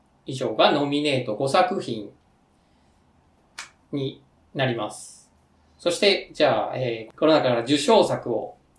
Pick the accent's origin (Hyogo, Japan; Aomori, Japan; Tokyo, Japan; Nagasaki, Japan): Tokyo, Japan; 東京、僕、東京人ですから